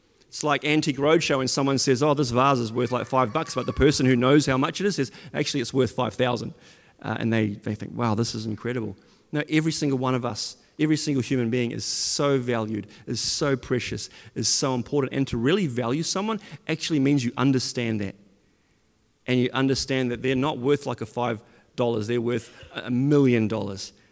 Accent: Auckland, New Zealand; I'm a skinny white boy. I'm not that skinny anymore. I was a lot skinnier once upon a time. And I grew up in West Auckland. And I grew up in a pretty privileged house. And I've had a great upbringing. And I had great parents. And we went to church.

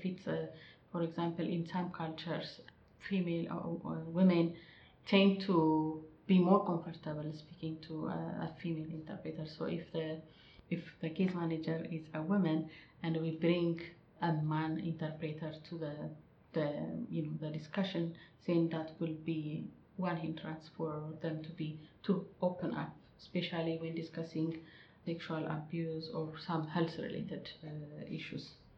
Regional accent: Ethiopia; I am originally from Ethiopia

